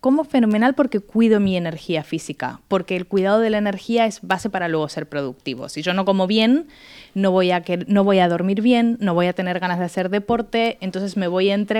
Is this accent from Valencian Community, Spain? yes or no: yes; Valencian Community, Spain; nosotros siendo valencianos, ¿no?, de origen y estando algunos de nosotros físicamente aquí